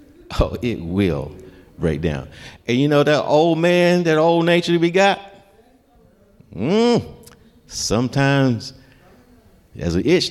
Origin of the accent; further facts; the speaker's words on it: Roanoke, Virginia, United States; it was my hometown of Roanoke, Virginia. And I saw all the places that I used to have fun in, and the places that I remembered.